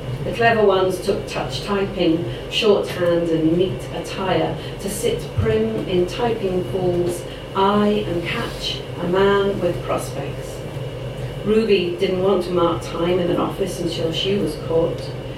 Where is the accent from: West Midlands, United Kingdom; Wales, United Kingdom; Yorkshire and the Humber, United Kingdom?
West Midlands, United Kingdom; Coventry; I'm originally from Coventry, and this is a Coventry twinned with Cork.